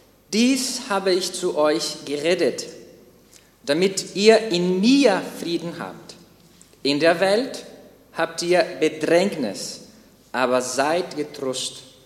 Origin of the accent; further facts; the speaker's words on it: Brazil; German is a second language; Ich bin eigentlich Brasilianer und ja, ich hoffe, dass ihr sehr Geduld mit meiner grammatischen Fehler sein werdet.